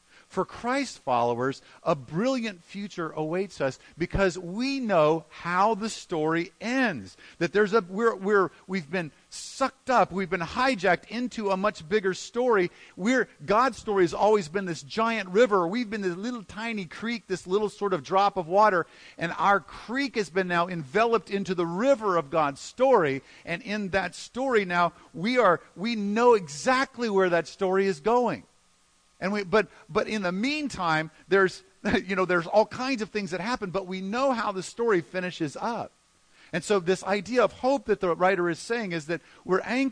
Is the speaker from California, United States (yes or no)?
no; Denver, Colorado, United States; I'm from Denver. When I was in high school and junior high, so I'd say I probably hail from there.